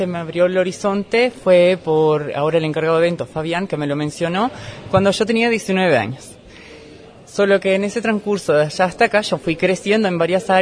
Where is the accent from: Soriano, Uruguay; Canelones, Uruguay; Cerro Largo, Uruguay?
Cerro Largo, Uruguay; born there; nací en Cerro Largo, en Isla Carmelo, pero siempre mis raíces están allá y he tratado de llevarla a todos lados que voy. Siendo una mujer transgénero del interior